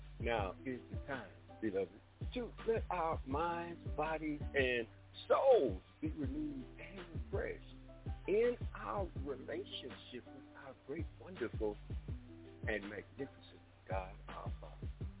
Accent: Detroit, Michigan, United States; moved away as an adult; also born or lived in Pine Bluff, Arkansas; I was born in Pine Bluff, Arkansas, but at the age of 6 years old, guess what? They took me to Detroit, the Motor City, where I lived there for 40 years. Yes, I had to relocate in 07, come back home due to life circumstances.

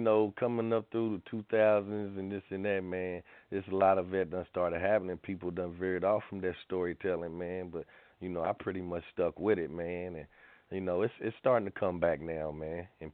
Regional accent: Bardstown, Kentucky, United States; Bardstown, Kentucky. It's like south of Louisville, Kentucky. So, you know, man, we got a lot of cats in my hometown

